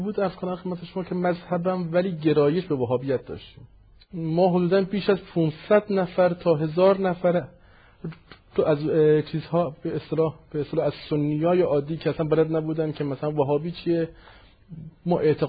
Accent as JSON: {"language": "Persian", "town": "Sanandaj", "region": "Kurdistan", "country": "Iran", "said": "و اهل سنندجم."}